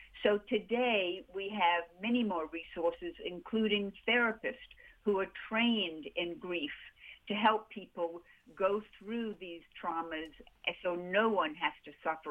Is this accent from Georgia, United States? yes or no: yes; Savannah, Georgia, United States; a childhood memory of mine when I was 10 years old growing up in Savannah, Georgia